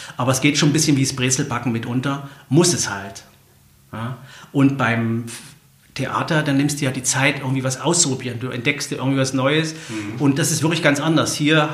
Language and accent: German; Erfurt, Thuringia, Germany; moved away as an adult; also born or lived in Leipzig; now in Stuttgart, Germany; Als Erfurter nach Stuttgart kommt man über die Arbeit. Also, von Erfurt weg bin ich zum Studium gegangen nach Leipzig.